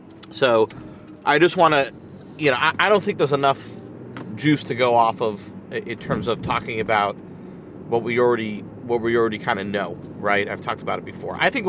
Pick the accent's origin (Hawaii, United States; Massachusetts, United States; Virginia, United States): Massachusetts, United States; Boston; I'm from Boston.